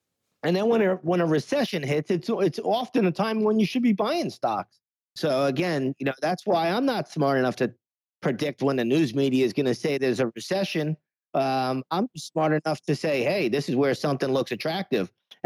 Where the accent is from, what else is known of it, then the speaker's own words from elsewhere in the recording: New York, United States; You know, when I have a lot of people living, you know, growing up in New York, same as you, we know a lot of people in the restaurant industry.